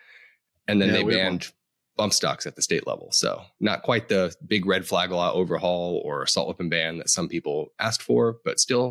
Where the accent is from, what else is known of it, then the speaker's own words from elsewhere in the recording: Colorado, United States; my home state of Colorado is currently considering it.